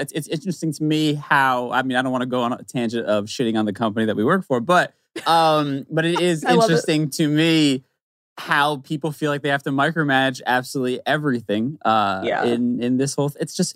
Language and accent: English; New York City, New York, United States; also born or lived in New Jersey; I was born in New York City. I grew up early years in the Bronx and then moved to the suburbs of New Jersey for high school and all that stuff.